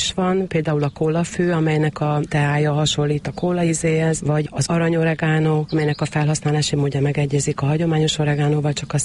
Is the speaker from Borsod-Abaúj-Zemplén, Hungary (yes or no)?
no; Agyagosszergény, Győr-Moson-Sopron, Hungary; born there; Az én szülőfalumból is, agyagos szegényből is több minden származik.